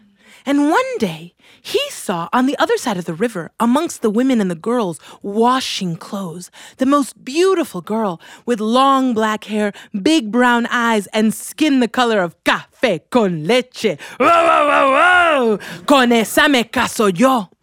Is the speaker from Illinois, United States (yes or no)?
yes; Chicago, Illinois, United States; growing up in Chicago and traveling to Colombia, where my familia lives. We would always dance Colombian cumbia.